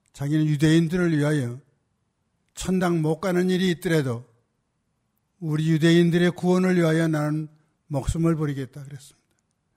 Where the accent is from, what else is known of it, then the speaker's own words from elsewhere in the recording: South Korea; now in United States; 저는 서슴없이 코리안이라고 합니다. 저는 시민권자입니다. 저는 미국 사람이라고 그래야 되는데 코리안이라고 서슴없이 대답하고